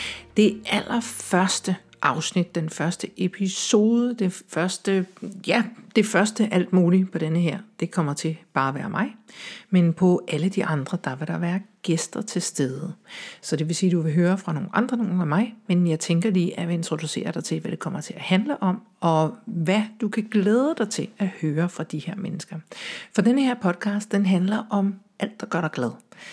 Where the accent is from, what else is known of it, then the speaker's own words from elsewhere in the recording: Søborg, Capital Region of Denmark, Denmark; born there; also born or lived in Bagsværd / Madison, United States; now in Copenhagen, Denmark; Jeg er født i Søborg. Ja, det er det. Og der bor jeg ikke mere. Nu bor jeg i København. Jeg bor på Østerbro. Og jeg bor alle mulige steder. Ja, vi har simpelthen flyttet rigtig meget rundt. Vi har også boet i Bagsvær. Vi har også boet i Wisconsin. I by, der hedder Madison, over i USA.